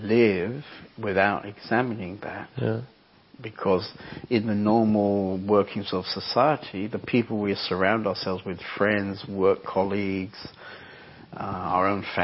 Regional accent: England, United Kingdom; because I'm English, the weather, you know.

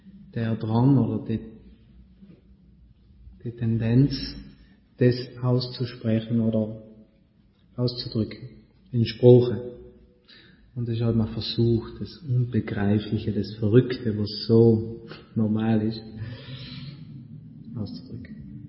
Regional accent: Trentino-Alto Adige, Italy; accent: South Tyrolean; Südtiroler Dialekt? Geht das?

